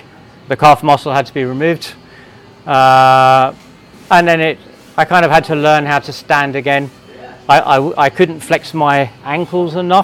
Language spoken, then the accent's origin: English; Jersey; Right, I'm from a very small island called Jersey, which is... it's about 12 miles off the coast of France and about 120 miles south of England in the UK.